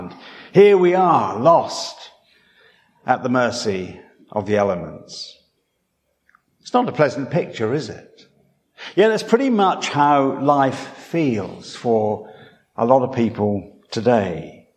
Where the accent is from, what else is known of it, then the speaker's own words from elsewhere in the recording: East of England, United Kingdom; I told you I came from Suffolk, and we're kind of a bit slow in that part of the world.